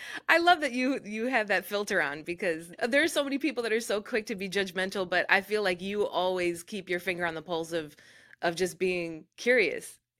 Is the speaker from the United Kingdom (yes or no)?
no; New Jersey, United States; because I'm such a loyalist, because I'm from Jersey.